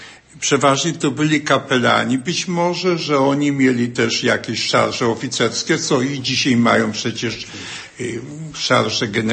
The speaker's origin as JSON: {"language": "Polish", "town": "Ruski Bród", "region": "Masovian Voivodeship", "country": "Poland", "said": "Pochodzę z parafii Ruski Brud"}